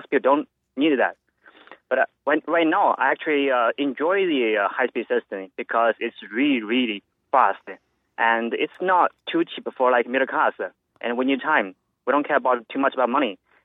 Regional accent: Boston, Massachusetts, United States; English is a second language; Yeah, I'm from Boston. I'm actually Chinese.

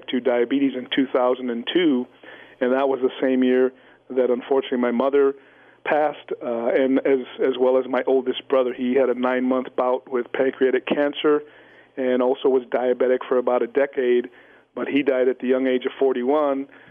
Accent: Edinburg, Texas, United States; Yeah, so I grew up in Edinburgh, Texas, which is right along the border of Mexico. We're literally 20 minutes from Mexico and about an hour from the Gulf of Mexico, Mark.

